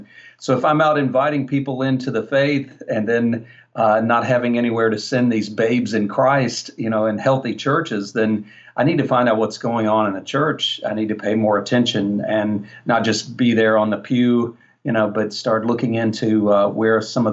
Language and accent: English; Alabama, United States; I'm from the States, from Alabama, a Southern boy